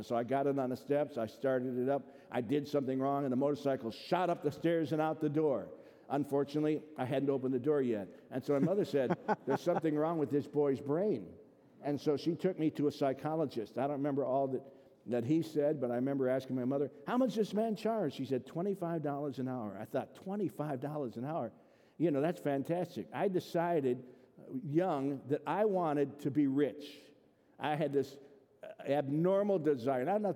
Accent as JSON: {"language": "English", "town": "Cleveland", "region": "Ohio", "country": "United States", "tie": "born or raised there", "also_born_or_lived": "Columbus, Georgia / Montgomery, Alabama / Alexander City, Alabama", "said": "Worked there for 18 months and then went back to my hometown of Cleveland and then to Columbus, Georgia, Montgomery, Alabama, and then to a small town in Alabama called Alexander City."}